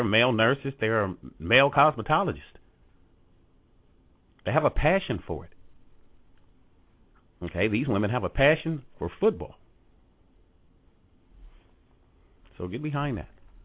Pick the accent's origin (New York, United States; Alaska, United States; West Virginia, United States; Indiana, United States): Indiana, United States; Gary; I'm from Gary, Indiana, originally, so, you know, I drive home sometime.